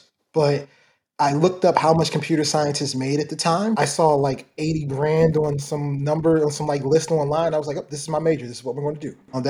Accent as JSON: {"language": "English", "town": "Baltimore", "region": "Maryland", "country": "United States", "tie": "born or raised there", "said": "I grew up in Baltimore, Maryland. Started in early parts of my childhood. I was in Baltimore City. Then my family moved out to Baltimore County."}